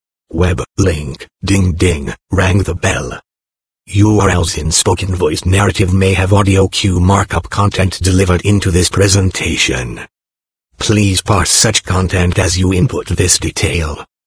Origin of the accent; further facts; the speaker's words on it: San Bernardino, California, United States; my return back to my hometown of San Bernardino